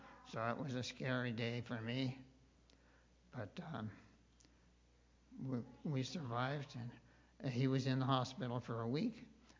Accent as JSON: {"language": "English", "town": "Calgary", "region": "Alberta", "country": "Canada", "tie": "born or raised there", "said": "I grew up in Calgary in a non-Christian home, and my dad delivered bread for Palace Bakery."}